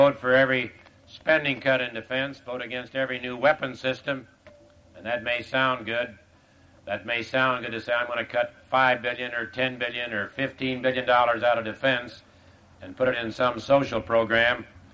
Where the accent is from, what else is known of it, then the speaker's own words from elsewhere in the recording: Kansas, United States; I'm from Kansas and Georgia's a bit closer